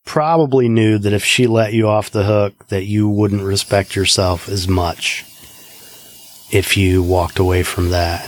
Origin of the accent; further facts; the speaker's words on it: Indiana, United States; I grew up in Indiana, which, farms.